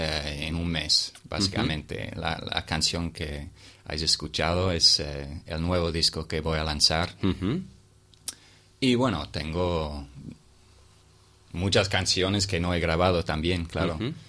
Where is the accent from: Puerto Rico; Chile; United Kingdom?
United Kingdom; England; also born or lived in France; Ah, soy de Inglaterra.